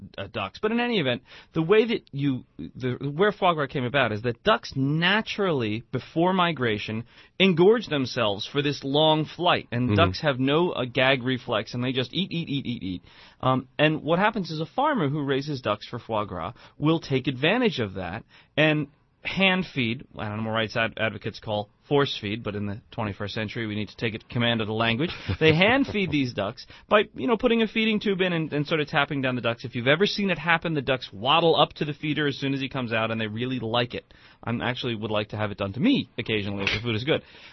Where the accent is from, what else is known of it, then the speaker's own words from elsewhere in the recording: New Jersey, United States; which, while oddly, it's increasing in Ireland, where I come from, or where my family come from. I come from New Jersey.